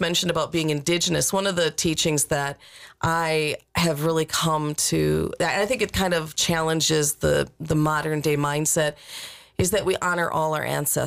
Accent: Kenosha, Wisconsin, United States; born there; I was born in Kenosha, if that tells you.

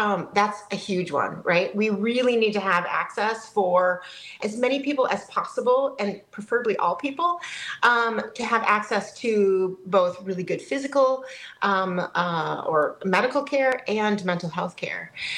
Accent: Cashton, Wisconsin, United States; So I grew up in Cashton, Wisconsin, one of five kids, and we lived on a farm just on the ridge. It was called Fish Creek Ridge.

